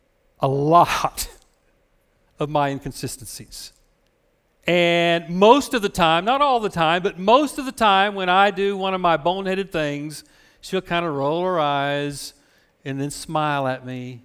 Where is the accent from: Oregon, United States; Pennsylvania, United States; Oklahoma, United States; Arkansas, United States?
Oklahoma, United States; Hobart; When I grew up in Hobart, Oklahoma, there was a mainstay